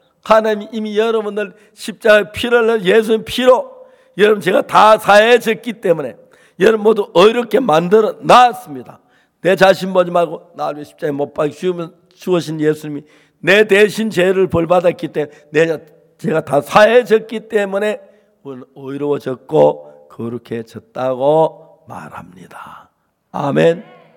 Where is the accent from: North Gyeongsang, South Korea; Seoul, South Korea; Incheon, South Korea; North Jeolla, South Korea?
North Gyeongsang, South Korea; Seonsan; born there; 저는 경북 선산에서 태어나서 교회를 다녔습니다.